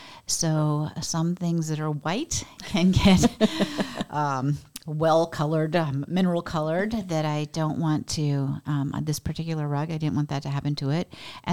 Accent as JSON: {"language": "English", "region": "Oregon", "country": "United States", "said": "I know I'm from Oregon"}